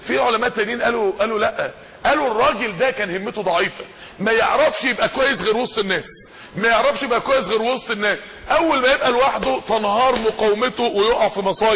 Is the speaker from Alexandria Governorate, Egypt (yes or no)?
no; Mansoura, Dakahlia, Egypt; اكبر منطقة فيها نوادي افراح عندنا في المنصورة